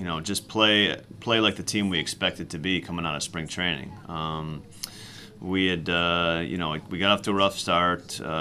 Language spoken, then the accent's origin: English; Milwaukee, Wisconsin, United States; I grew up in Milwaukee. I live in Milwaukee. I made my home there for a while now.